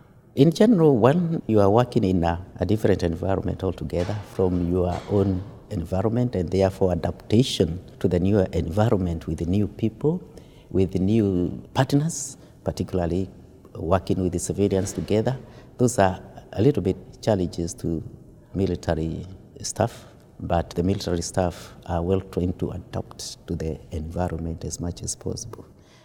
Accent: Kenya; I'm currently the force commander of UNAMID, Sudan, and I come from Kenya.

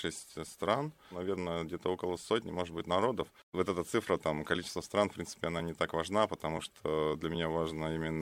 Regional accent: Sakha Republic, Russia; born there; Да, я родился в Якутии, в самом холодном, так сказать, месте на Земле.

